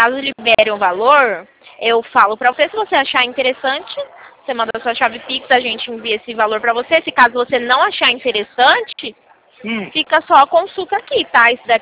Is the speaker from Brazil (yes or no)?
yes; Presidente Prudente, São Paulo, Brazil; Eu sou de Presidente Prudente